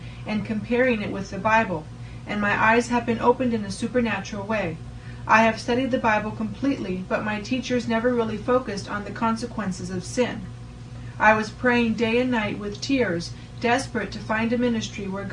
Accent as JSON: {"language": "English", "country": "Ecuador", "moved": "yes", "lives_now": "United States", "said": "I am from Ecuador, but have been naturalized here in the USA."}